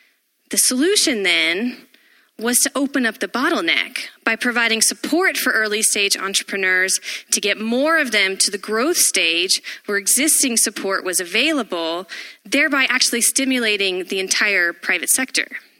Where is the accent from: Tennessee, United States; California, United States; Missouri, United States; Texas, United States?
Texas, United States; now in Nairobi, Kenya; I am originally from Texas, but I have lived in Nairobi for the past 7 years.